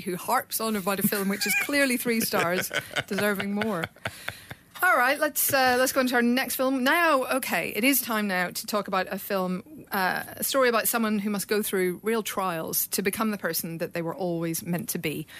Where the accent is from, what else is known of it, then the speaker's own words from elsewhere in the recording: Ireland; I'm a little bit proud because they're Irish. I'm Irish.